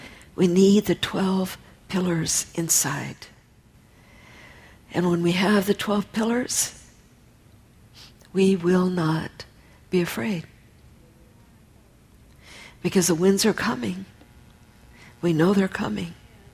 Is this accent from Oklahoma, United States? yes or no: no; Michigan, United States; I grew up in Michigan and I was taught that when a tornado comes